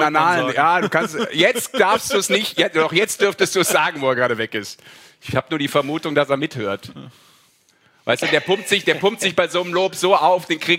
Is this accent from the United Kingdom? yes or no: no; Düsseldorf, North Rhine-Westphalia, Germany; ich bin auch immer zum Karneval feiern nach Köln gefahren als Düsseldorfer.